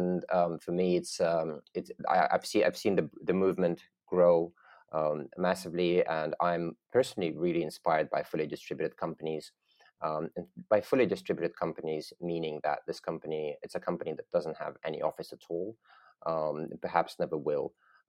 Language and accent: English; London, United Kingdom; also born or lived in Russia; I'm Russian by birth, but I grew up in London in the UK